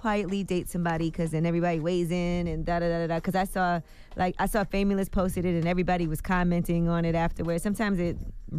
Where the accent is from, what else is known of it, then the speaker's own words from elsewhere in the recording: Brooklyn, New York, United States; I grew up in Flatbush and Church Avenue, right smack in the middle of the hood, and that's where I used to go to the movies all the time.